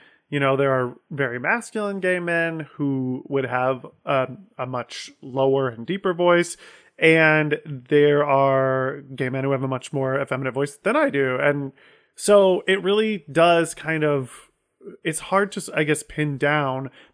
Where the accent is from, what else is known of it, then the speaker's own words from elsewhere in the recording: Ohio, United States; what a straight man was from the people I grew up with in Ohio